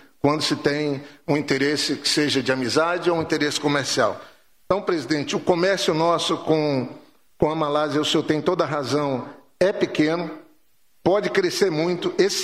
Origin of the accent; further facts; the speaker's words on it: Acre, Brazil; eu vim do Acre, da Amazônia, a região que é originária da borracha, a Hevea brasiliense.